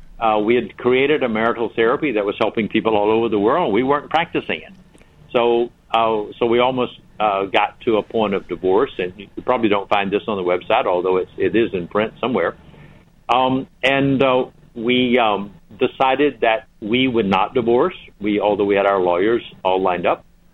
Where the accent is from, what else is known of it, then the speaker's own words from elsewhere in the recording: the South, United States; I grew up in the South, that my theology was pretty much a Southern regional theology